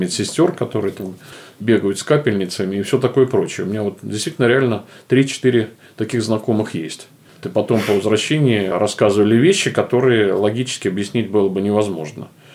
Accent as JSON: {"language": "Russian", "town": "Obninsk", "region": "Kaluga Oblast", "country": "Russia", "tie": "born or raised there", "said": "Разговор наш происходит в Обнинске, в моем родном городе, где я достаточно много лет прожил, где моя матушка, слава богу, еще живет. Город науки, город, находящийся недалеко от Москвы, где более 20 научных институтов"}